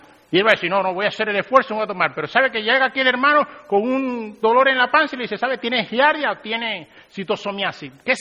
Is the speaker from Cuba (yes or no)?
yes; Cuba; born there; hace 3 años yo visité mi país natal, Cuba